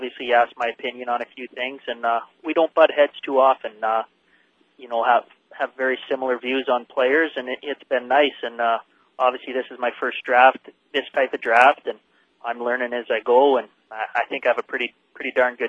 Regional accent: Canada; And growing up in Canada, I think you even see more of it.

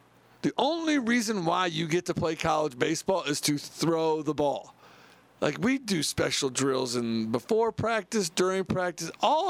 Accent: Indiana, United States; I'm from Indiana.

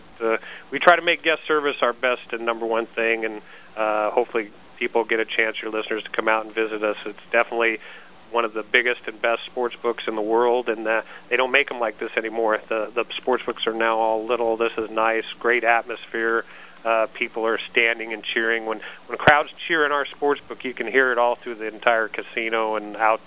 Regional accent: Nebraska, United States; it's fun to meet all the people from my home state of Nebraska.

